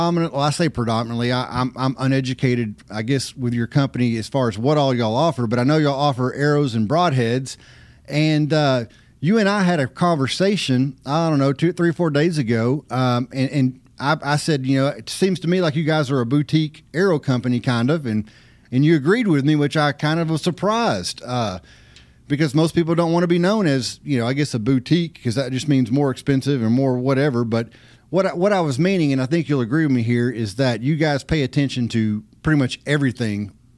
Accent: Texas, United States; I'm from East Texas, okay? And I'm about as redneck as you can get as far as hunting goes. I'm just a good old backwoods boy.

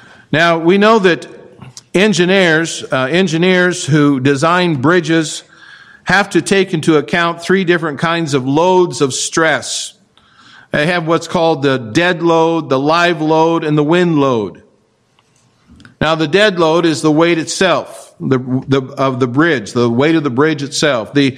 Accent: Kansas, United States; I was born and raised in Kansas, and I know about growing wheat.

